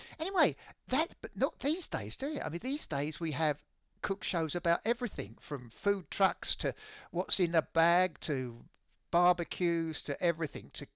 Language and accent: English; England, United Kingdom; And especially in England, where I grew up in England, Sunday lunch has always been that time.